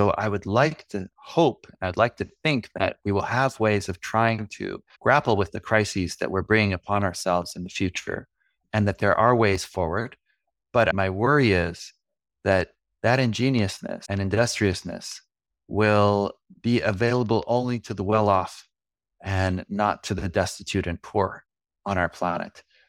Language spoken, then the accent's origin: English; Canada; as a Canadian, going out into nature is part of a regular practice